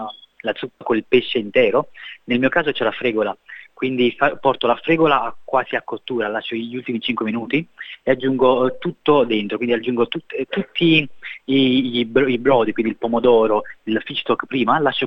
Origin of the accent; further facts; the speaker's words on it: Campania, Italy; dalle nostre parti che sono campano, l'accompagniamo con la frisella